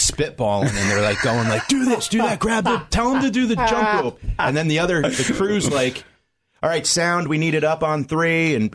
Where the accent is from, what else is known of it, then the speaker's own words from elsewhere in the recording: North Haven, Connecticut, United States; Yeah. I grew up right outside of New Haven. Grew up in North Haven.